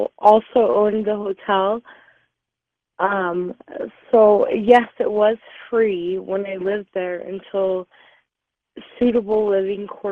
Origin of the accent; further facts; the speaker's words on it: Reno, Nevada, United States; born there; I was born in Reno. I've kind of lived all over.